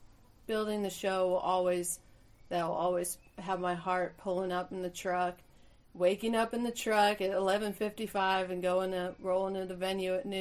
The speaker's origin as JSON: {"language": "English", "region": "Ohio", "country": "United States", "lives_now": "Nashville, United States", "said": "I'm from Northeast Ohio. So okay. Like Cleveland, Akron, Canton."}